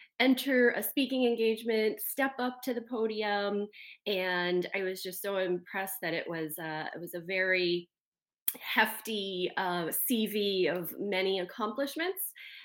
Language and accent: English; Silver Spring, Maryland, United States; moved away as an adult; now in Phoenix, United States; I grew up in Silver Spring, Maryland, so